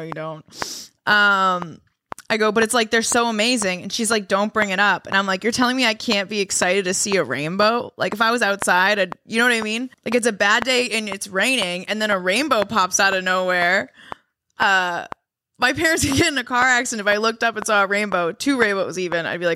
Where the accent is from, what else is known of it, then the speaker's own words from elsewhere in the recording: Boston, Massachusetts, United States; born there; So I was like, oh, I was born in Boston. And every time I tell people that they're confused... Because they're like, you don't sound like you're from Boston.